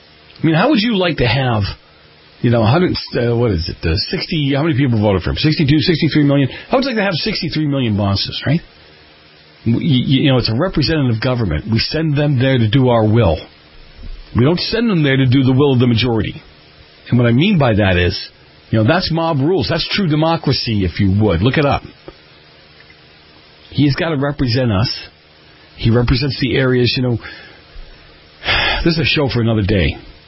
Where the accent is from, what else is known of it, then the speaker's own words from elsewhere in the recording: Boston, Massachusetts, United States; I grew up in Boston. I would say that we're the first toughest people, but I don't want to start a riot.